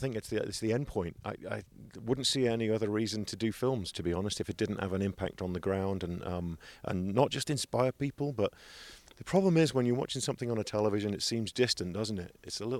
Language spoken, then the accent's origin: English; England, United Kingdom; So I'm 18 from England.